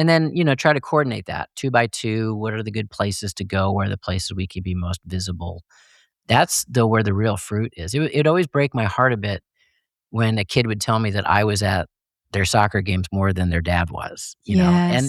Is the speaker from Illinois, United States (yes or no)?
yes; Illinois, United States; So I grew up outside of Chicago.